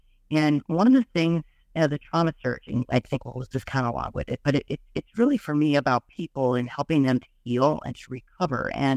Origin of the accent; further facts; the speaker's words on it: Milwaukee, Wisconsin, United States; I grew up in the Milwaukee area of Wisconsin.